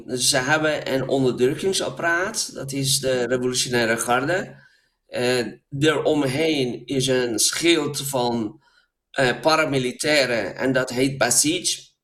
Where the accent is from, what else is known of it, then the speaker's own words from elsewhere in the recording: Karaj, Alborz, Iran; En in de Karaj, de stad waar ik vandaan kom, waar ook mijn eerste boek over ging